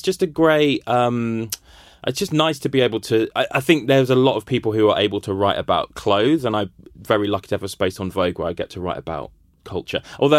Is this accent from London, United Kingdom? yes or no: no; Brighton, South East England, United Kingdom; I remember when I grew up in Brighton